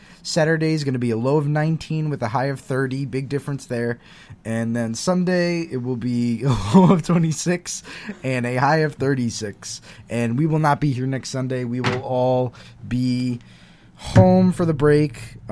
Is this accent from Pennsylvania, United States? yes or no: no; Bridgewater, Massachusetts, United States; Okay. Well, I'm from Bridgewater, Massachusetts.